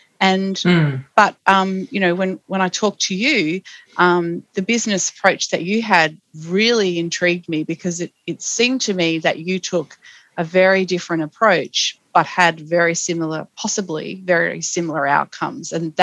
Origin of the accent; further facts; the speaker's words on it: Tasmania, Australia; my interest in sustainable tourism is probably just simply because we grew up in Tasmania and we know how precious this environment is